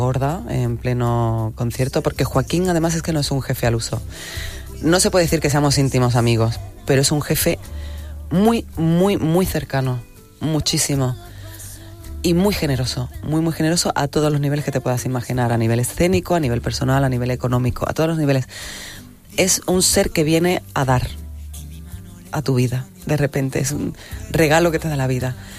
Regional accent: Huelva, Andalusia, Spain; Yo soy de Huelva. He perdido el acento, pero si hablo con mi madre 10 minutos, lo recupero.

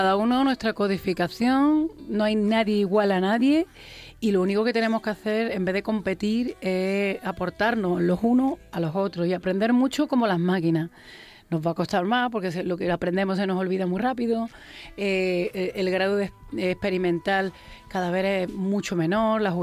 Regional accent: Granada, Andalusia, Spain; also born or lived in Armilla; me he criado en Peñuela, me he criado en Armilla también, pero me he criado, nací en maternidad en Granada, en el centro de maternidad, de donde nacen la mayoría de los granadinos, o sea que soy granadina de...

